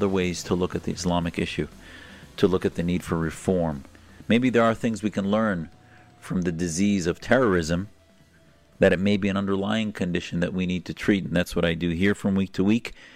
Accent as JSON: {"language": "English", "region": "Wisconsin", "country": "United States", "tie": "born or raised there", "also_born_or_lived": "Norfolk, Virginia", "said": "I would be bringing as an American Muslim who loves my faith and has helped bring 4 mosques into construction in the United States through the mosque that I was raised in Wisconsin"}